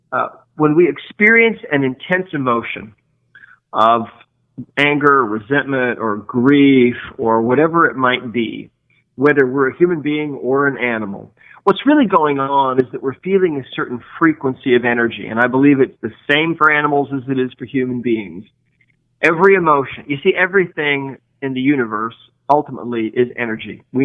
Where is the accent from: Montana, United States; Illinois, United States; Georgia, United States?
Montana, United States; I grew up in Montana. And we had a ranch for a while. We had about 50 head of horses.